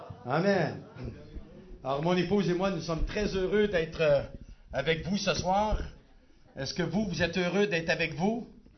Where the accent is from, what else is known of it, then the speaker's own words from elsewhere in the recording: Quebec, Canada; mon épouse et moi, nous venons de la province de Québec, qui à elle seule, on m'a dit qu'elle était 50 fois plus grande que la Suisse. Juste la province de Québec. Et on n'est que 7 millions d'habitants dans cette grande province de Québec. Et nous, les Québécois